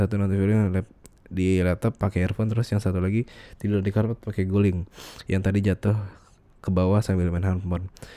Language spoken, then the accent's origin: Indonesian; West Java, Indonesia; kalau di Sunda tuh pas ada orang yang gak percaya sama omongan kita, bakal direspon sama kita sebagai orang Sunda dengan kata keret.